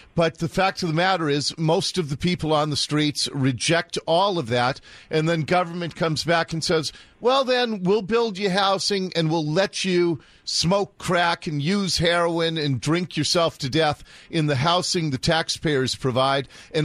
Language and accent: English; Seattle, Washington, United States; the neighborhood in which I grew up in Ballard.